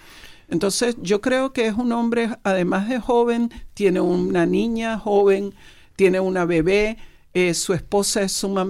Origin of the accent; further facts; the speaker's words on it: Venezuela; moved away as an adult; nosotros cuando salimos de Venezuela, mi hijo menor tenía 6 años.